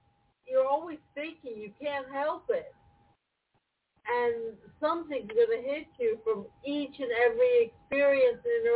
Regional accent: East Coast, United States; now in Arizona, United States; But I grew up on the East Coast. I never realized how wonderful it was out west.

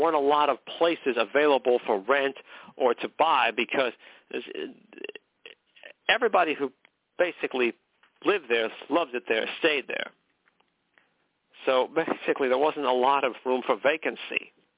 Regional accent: McKinleyville, California, United States; I basically spent most of my life living in McKinleyville, California. That was my hometown. I was born there, raised there, lived there.

